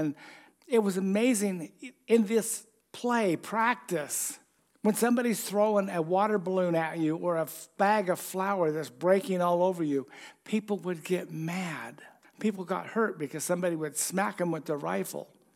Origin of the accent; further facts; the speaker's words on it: Ogden, Utah, United States; And I grew up in Ogden, and I went to Weber High School.